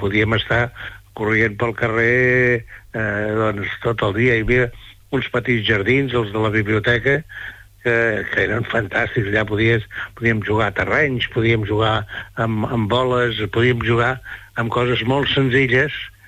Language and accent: Catalan; Figueres, Catalonia, Spain; born there; vaig néixer a Figueres. Però no has dit l'any que vaig néixer. Jo vaig néixer el 1940.